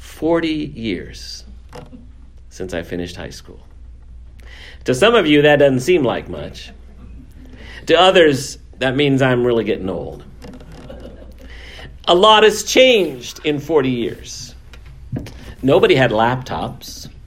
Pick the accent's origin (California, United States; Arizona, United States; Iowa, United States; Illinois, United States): Iowa, United States; Iowa City; Donna and I will be heading out to my hometown in Iowa City, Iowa, for my high school reunion.